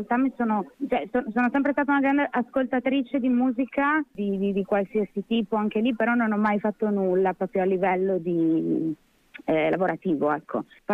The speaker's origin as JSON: {"language": "Italian", "town": "Pordenone", "region": "Friuli-Venezia Giulia", "country": "Italy", "said": "io sono di Pordenone"}